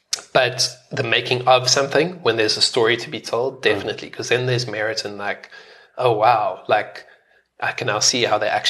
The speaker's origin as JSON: {"language": "English", "country": "South Africa", "said": "Yeah. And the benefit then is, like, you can make that argument as a South African."}